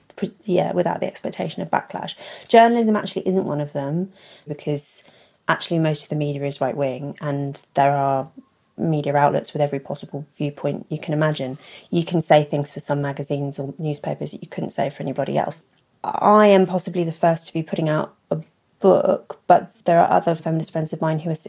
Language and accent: English; London, United Kingdom; I grew up in London. I went to SOAS and then Oxford. I come from a middle-class Guardian reading kind of household.